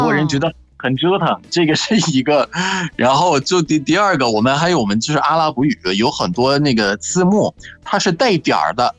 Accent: Egypt; Chinese is a second language

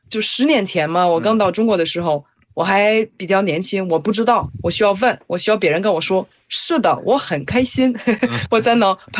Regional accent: France; Chinese is a second language; 我是来自法国的

